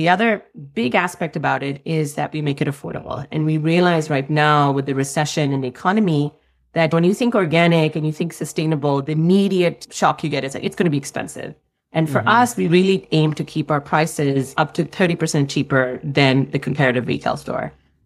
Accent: Pakistan; now in Los Angeles, United States; I'm originally from Pakistan.

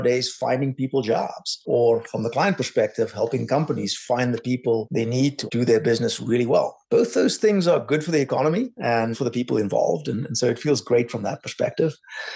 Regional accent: South Africa; moved away as an adult; also born or lived in Cambridge, England / New York, United States; I grew up in South Africa. I studied electronic engineering first in Stellenbosch and then ultimately in Cambridge in England.

